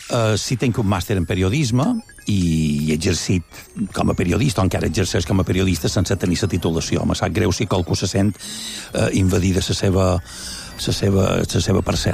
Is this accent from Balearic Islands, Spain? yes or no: yes; Felanitx, Balearic Islands, Spain; born there; also born or lived in Barcelona; now in Palma, Spain; Jo vaig néixer a Felanitx i sempre m'agrada dir que som felanitxer militant. Visc a Palma, tot i que tinc casa a Porto Colom, vaig estudiar a Barcelona